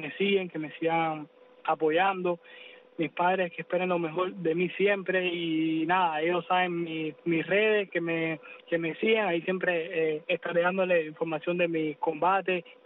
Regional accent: Cuba; now in United States; cuando yo me fui de Cuba pensaron que mi carrera estaba terminada y realmente vine aquí y desde que llegué a Estados Unidos

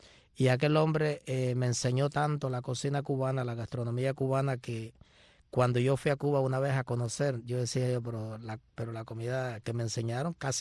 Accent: El Salvador; moved away; Cuando yo llego aquí, la comida cubana en mi país no existe y no se conoce. Y entonces fue muy difícil al principio, uno que está acostumbrado a que la madre, tus hermanas, te hagan cosas diferentes como lo que se hace en El Salvador

